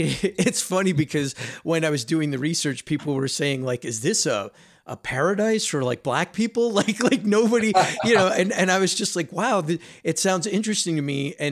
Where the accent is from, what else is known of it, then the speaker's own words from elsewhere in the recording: United States; And I was just being an American and going through everything that our country has gone through